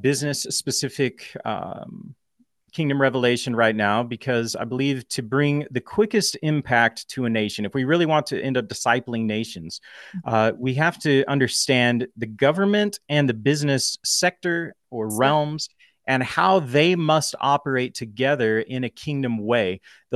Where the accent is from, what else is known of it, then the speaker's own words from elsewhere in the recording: Dallas, Texas, United States; it's just my story all the way from growing up in South Oak Cliff and then the Amishish cult era